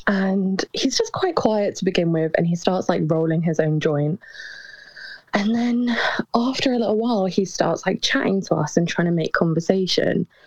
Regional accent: England, United Kingdom; I'm from England.

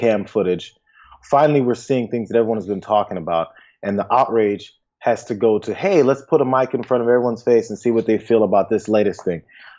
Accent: St. Louis, Missouri, United States; I grew up in St. Louis. My father was pulled over on a bicycle.

